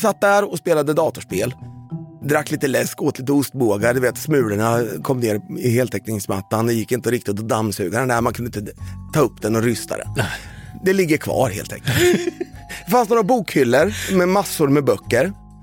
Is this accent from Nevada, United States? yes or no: yes; Las Vegas, Nevada, United States; i huset i Las Vegas där jag växte upp